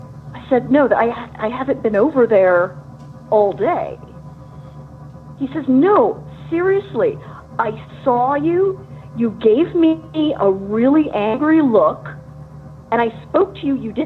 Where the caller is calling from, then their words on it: San Diego, California, United States; calling in from San Diego, California.